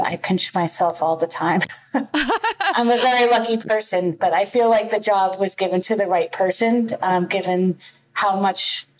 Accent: Massachusetts, United States; I grew up outside Boston, and PBS, you know, WGBH, PBS was our form of entertainment.

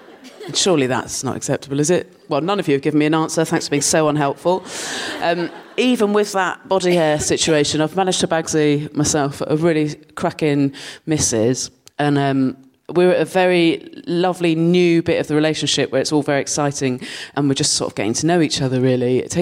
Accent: South West England, United Kingdom; moved away as an adult; So I grew up in Dorset, and I lived there till I was 18, and no one was doing anything to their pubes when I was growing up in Dorset. To be fair, for context, the bit of Dorset I'm from

